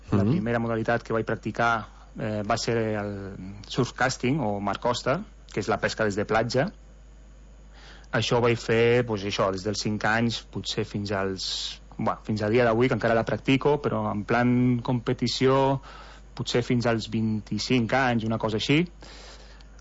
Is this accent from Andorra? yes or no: yes; Andorra; born there; Jo sóc nascut a Andorra.